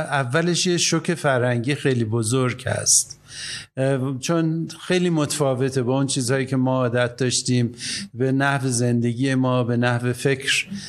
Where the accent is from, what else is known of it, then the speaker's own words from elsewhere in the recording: Iran; moved away as an adult; now in Nairobi, Kenya; و اون موقع هم شاید 28 سالم بود که از ایران اومدم بیرون، که یکم مشکل بود.